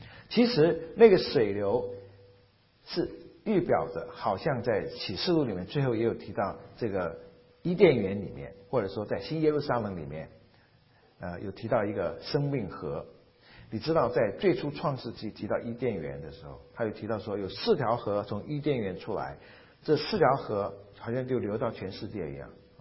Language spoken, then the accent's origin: Chinese; China; 我们中国人